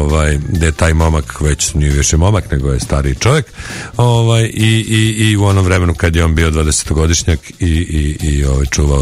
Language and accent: Serbian; Belgrade, Serbia; Ja sam iz Beograda, pa zato mi je najlakše da smestim radnju u Beograd